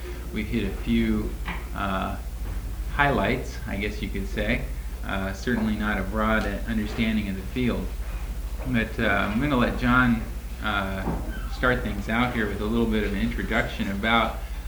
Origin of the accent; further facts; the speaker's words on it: Rochester, Minnesota, United States; I'm an obstetrician from Rochester, Minnesota.